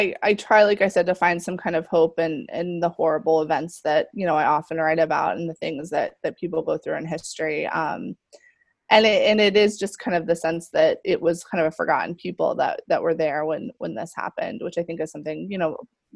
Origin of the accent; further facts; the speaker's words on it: Florida, United States; you know, I mentioned I'm originally from Florida, and hurricanes now are devastating